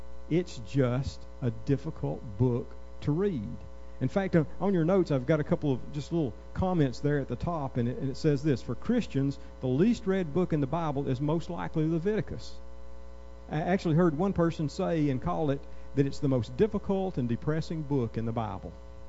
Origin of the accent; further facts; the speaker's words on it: Georgia, United States; I grew up there in North Georgia, and when I grew up, my parents owned about 80 acres.